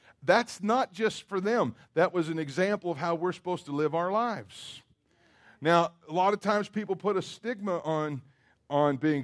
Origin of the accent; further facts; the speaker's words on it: Kentucky, United States; now I grew up in Kentucky where, you know, I know they say Ocala is the horse capital of the world.